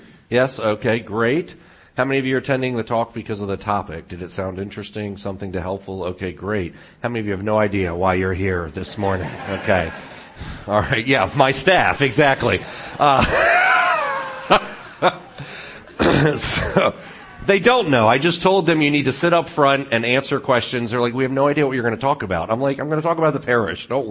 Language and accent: English; Norfolk, Virginia, United States; I'm from the Diocese of Richmond, Virginia. I am a Norfolk native, which is where my parish is.